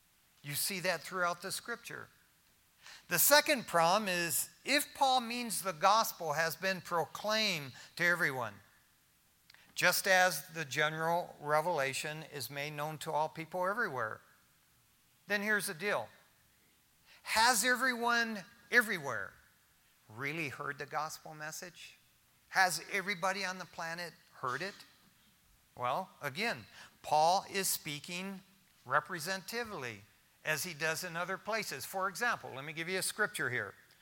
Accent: East Detroit, Michigan, United States; Now, I can remember as a young kid, before I hit my teens, growing up in East Detroit, Michigan, and we would lay out on the grass.

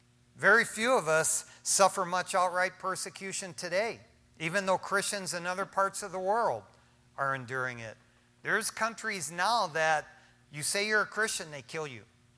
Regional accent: Detroit, Michigan, United States; Growing up in Detroit, Michigan, man, we had a lot of rats.

